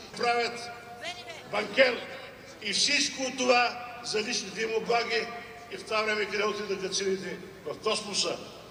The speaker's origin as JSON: {"language": "Bulgarian", "town": "Plovdiv", "region": "Plovdiv Province", "country": "Bulgaria", "said": "Аз съм от Пловдив"}